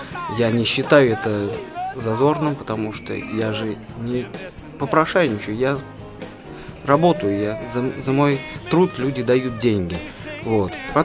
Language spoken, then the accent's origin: Russian; Rtishchevo, Saratov Oblast, Russia; Начнем с того, что мне 34 года. Родился я в Саратовской области, город Ртищево.